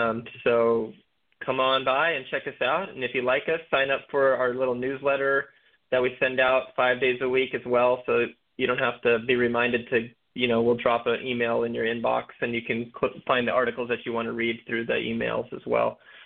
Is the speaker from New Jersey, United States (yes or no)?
no; Montana, United States; I grew up in Montana, and there was a lot of similarities as far as community goes and connection to the food culture